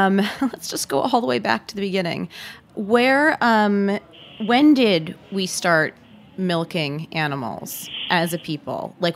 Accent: United States; I mean, I am an American. The first thing I think of is cow's milk.

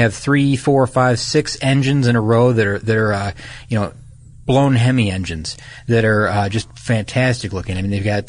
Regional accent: Midwest, United States; I have because I grew up in the Midwest.

